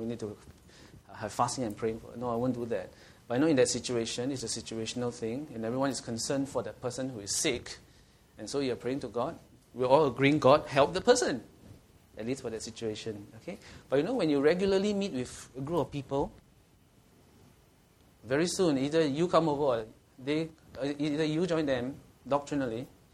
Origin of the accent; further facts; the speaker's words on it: Singapore; I'm a Singaporean